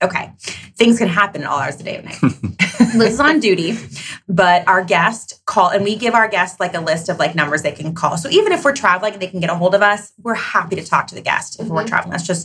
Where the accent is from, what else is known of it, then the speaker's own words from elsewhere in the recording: New York, United States; Number one, I'm like a New Yorker